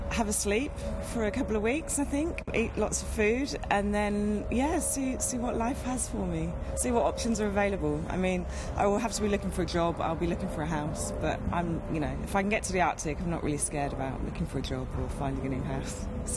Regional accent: South West England, United Kingdom; Yeah, so I'm from Somerset. I spent a lot of time in the Quantocks when I was younger, walking around, taking the dog out, running.

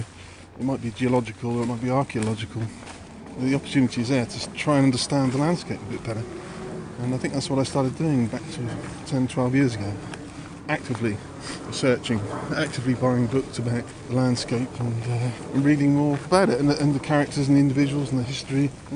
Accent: South West England, United Kingdom; Well, I grew up in South Wiltshire. I grew up on a farm, and we, being lads, had the sort of the run of the place.

